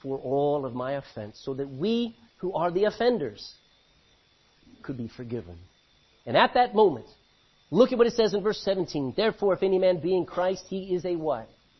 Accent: Texas, United States; I mean, I'm a Texan. Who reads King's English in Texas? I mean, we say y'all.

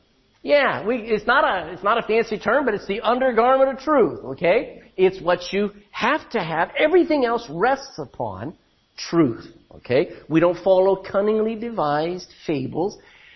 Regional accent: Texas, United States; I grew up in Texas. We didn't wear shoes until we were teenagers.

